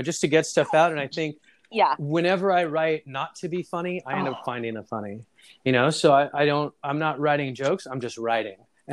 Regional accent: Los Angeles, California, United States; Well, so I'm half Greek and I grew up in Little Armenia.

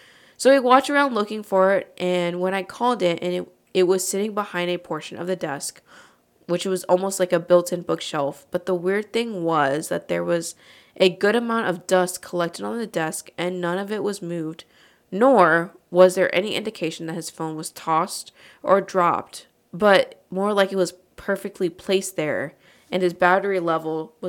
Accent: Butte, Montana, United States; So, there is an old vacant boarded-up hospital in my hometown of Butte, Montana. When I was about 16, a group of my friends and I decided we were going to go inside

